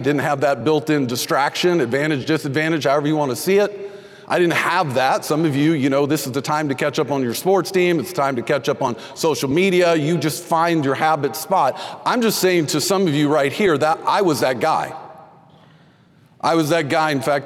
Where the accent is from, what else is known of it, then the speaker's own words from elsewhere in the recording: Texas, United States; I hate to say that, but I grew up in Texas. You can't be a Steeler fan in Texas.